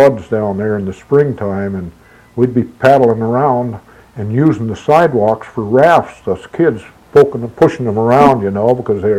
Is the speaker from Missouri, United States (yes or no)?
no; Nenana, Alaska, United States; Because all the time I was raised there in Nenana, why, we had running water in the house and hot air furnaces